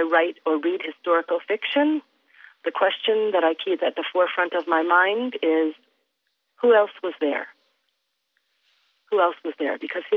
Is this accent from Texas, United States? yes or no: no; Illinois, United States; my own experience growing up in the Midwest in the 1960s, when I lived in a small town in Illinois where we were one of the only Korean families in the whole town.